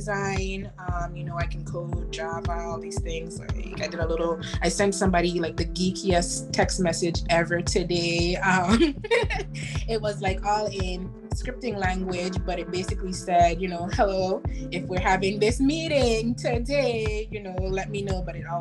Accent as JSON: {"language": "English", "country": "U.S. Virgin Islands", "tie": "born or raised there", "lives_now": "Florida, United States", "said": "I am originally born and raised in the Virgin Islands here in the state of Florida."}